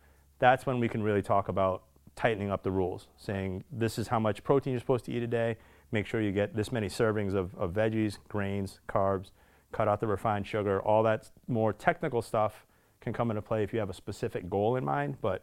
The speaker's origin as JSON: {"language": "English", "region": "New Jersey", "country": "United States", "tie": "born or raised there", "said": "I grew up in New Jersey. There's a donut shop down there called Glazed Donuts."}